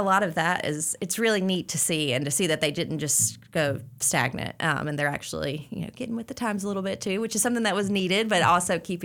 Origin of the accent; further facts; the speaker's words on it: Lincolnton, North Carolina, United States; now in Charlotte, United States; But I grew up in Lincoln County in Lincolnton, and so not too far, but we love being in Charlotte, and this is definitely home now.